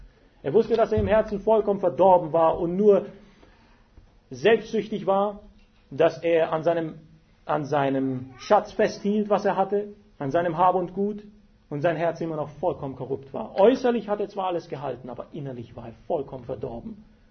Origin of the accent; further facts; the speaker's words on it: Romania; Ich komme aus Rumänien ursprünglich.